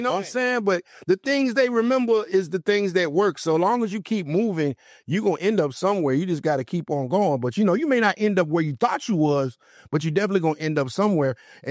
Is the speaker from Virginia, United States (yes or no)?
yes; McKinney, Virginia, United States; also born or lived in Fort Knox, Kentucky; We left like a couple of weeks after I was born, went to Virginia. So I'm from Virginia. I'm from a small town called Dinwiddie.